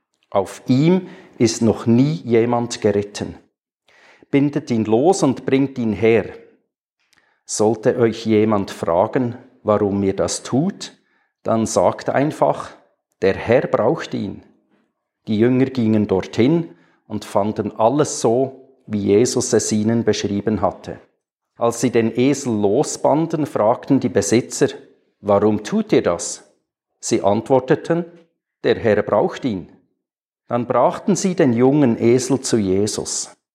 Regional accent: Grindelwald, Bern, Switzerland; Ich bin in Grindelwald aufgewachsen, da gibt es keine Palmen.

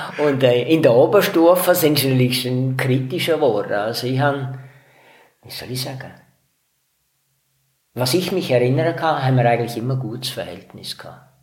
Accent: Austria; Also ich bin in Österreich aufgewachsen, im katholischen Gebiet.

